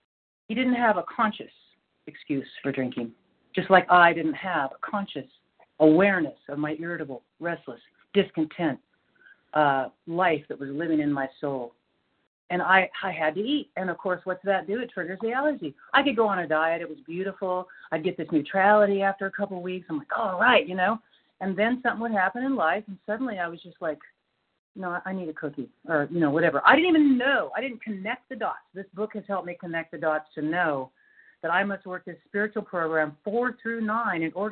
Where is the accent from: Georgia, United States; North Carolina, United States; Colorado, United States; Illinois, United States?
North Carolina, United States; I'm from North Carolina, by the way.